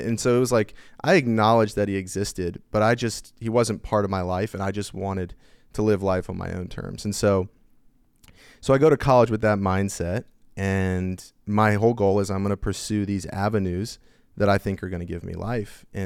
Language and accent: English; Gainesville, Virginia, United States; Yeah, I'm a Nova native. It's rare.